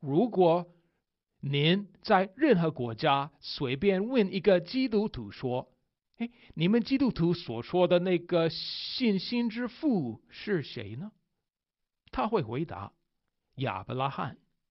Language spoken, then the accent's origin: Chinese; United States; Chinese is a second language; 身为美国人的我，22岁的时候才开始学汉语，对我汉语很难